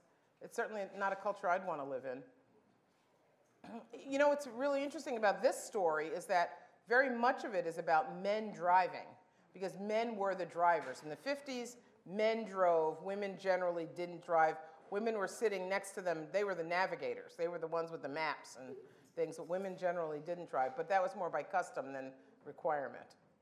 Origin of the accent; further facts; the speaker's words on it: New Jersey, United States; I'm from New Jersey. I live in upstate New York, but I'm from New Jersey.